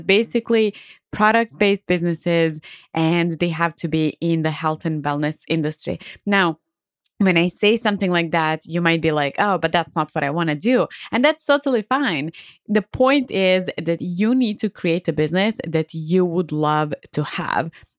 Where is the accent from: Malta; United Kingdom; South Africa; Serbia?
Serbia; English is a second language; now in United States; Originally, I'm from Serbia and you can probably hear my accent. But basically, I moved to Las Vegas